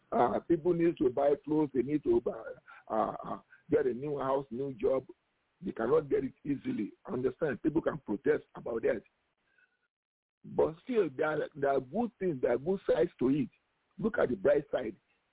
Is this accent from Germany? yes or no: no; Nigeria; now in United States; yes, I'm from there, I'm from Nigeria.